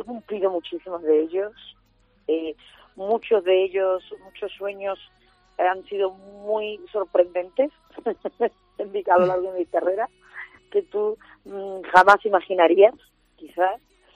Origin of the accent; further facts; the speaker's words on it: Seville, Andalusia, Spain; Andaluza, sevillana, con muchísimo orgullo, llevo mi tierra por el mundo entero, todo el mundo. … nacida en Sevilla el 27 de junio de 1984.